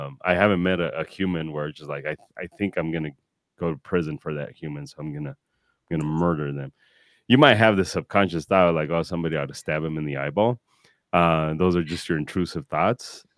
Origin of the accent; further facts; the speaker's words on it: Mexico; So I'm Mexican and I come from Mexican humans.